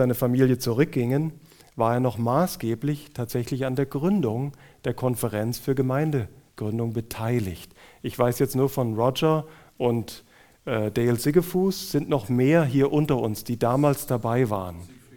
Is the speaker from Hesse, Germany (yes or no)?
yes; Hesse, Germany; Ich durfte das jetzt nicht sagen, weil ich bin Hesse.